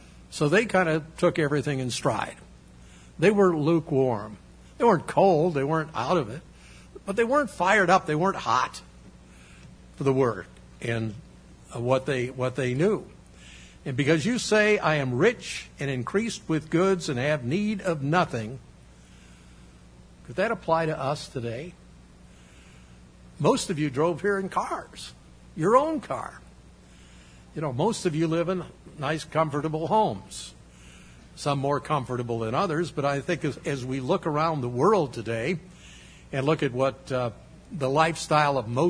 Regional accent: New York, United States; born there; being a New Yorker by birth, I'm a hillbilly by choice

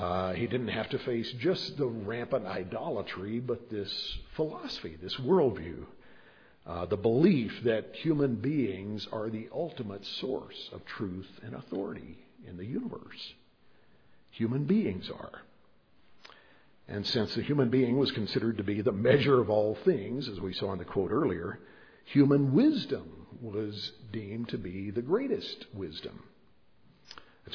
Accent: Alabama, United States; I grew up in Alabama. The schools there totally ignored those.

